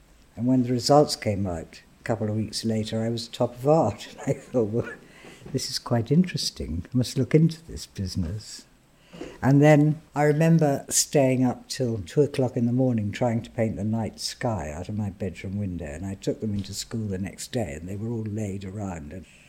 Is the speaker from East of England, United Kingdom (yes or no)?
yes; Hadleigh, East of England, United Kingdom; it had moved to the outskirts of Hadley, where I grew up in Suffolk.